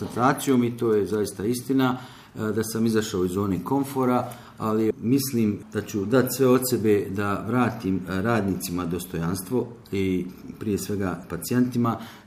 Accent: Tuzla, Federation of Bosnia and Herzegovina, Bosnia & Herzegovina; born there; rođen sam u Tuzli, porijeklom sam iz Kalesije.

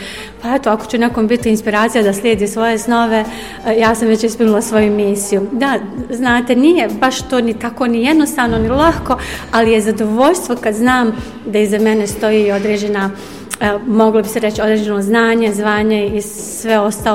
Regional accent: Tuzla, Federation of Bosnia and Herzegovina, Bosnia & Herzegovina; now in Bosnian Krajina, Bosnia and Herzegovina; Jeste, ja sam Tuzlanka i nažalost, eto, prije 20 godina sam otišla u Krajinu.

